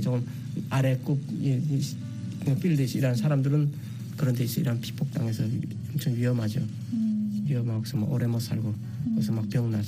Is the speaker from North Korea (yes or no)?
yes; North Korea; 북한에서 왔다는 걸 숨기기 위해서